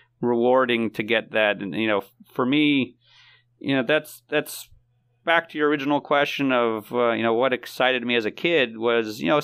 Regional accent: San Diego, California, United States; also born or lived in Israel; I was born in Israel, and when I was three, to San Diego.

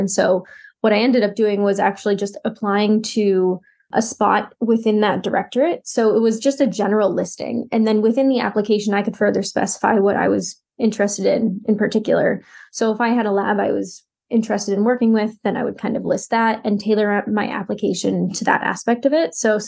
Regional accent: Boston, Massachusetts, United States; I grew up in Boston, so we had like WGBH and everything.

